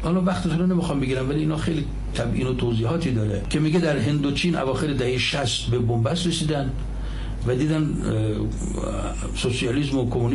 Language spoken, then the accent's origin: Persian; Iran; من گفتم آقا شما ایتالیایی، ما هم ایرانیم